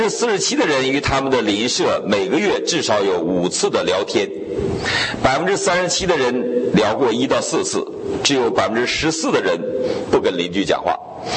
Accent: China

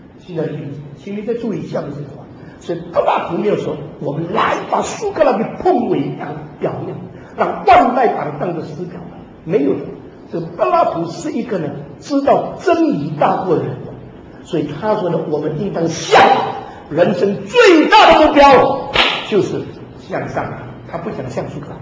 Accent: China; 所以你不能因为我是中国人

